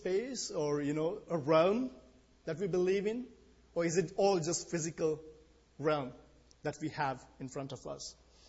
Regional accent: India; I grew up in India. I come from there. You know, I have a Christian worldview that's there.

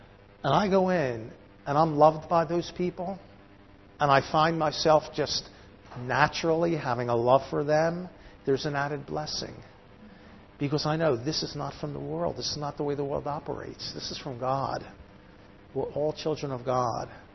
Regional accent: Northeast, United States; I'm from the Northeast. I'm a Jewish person from the Northeast.

